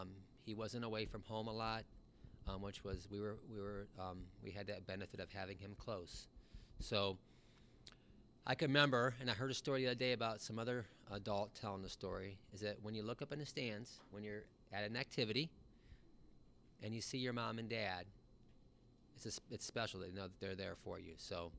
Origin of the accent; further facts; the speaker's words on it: Streetsboro, Ohio, United States; I grew up in Streetsboro